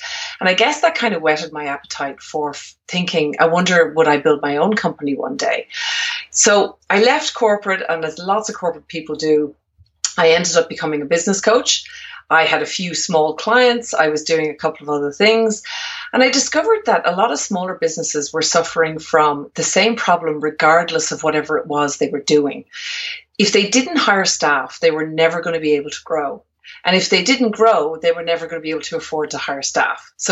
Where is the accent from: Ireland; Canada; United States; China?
Ireland; also born or lived in Sydney; now in France; No, I'm actually Irish. So I'm from Ireland.